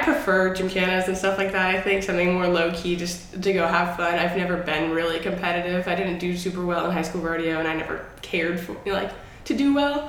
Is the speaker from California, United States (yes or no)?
yes; Middletown, California, United States; Middletown. Like, I've been here my whole life.